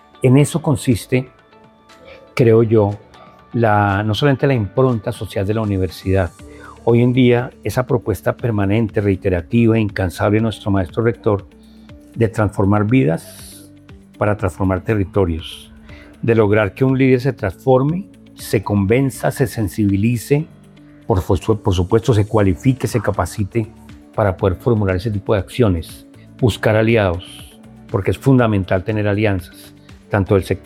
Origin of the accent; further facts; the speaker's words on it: Soacha, Cundinamarca, Colombia; Yo nací en Soacha, un municipio que está a 14 kilómetros al suroccidente de Bogotá.